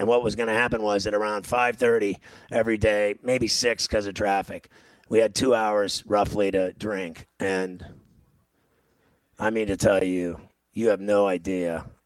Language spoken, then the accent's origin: English; Ireland; But I had an affinity for it because I'm Irish and I'm a professional.